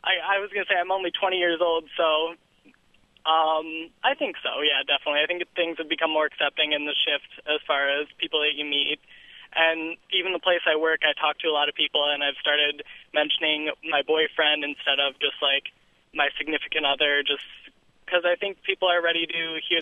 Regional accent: Lansing, Michigan, United States; I am a younger gay male growing up in Lansing, right in the center of the state.

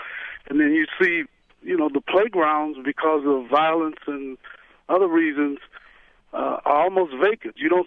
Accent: Milwaukee, Wisconsin, United States; I grew up in Milwaukee.

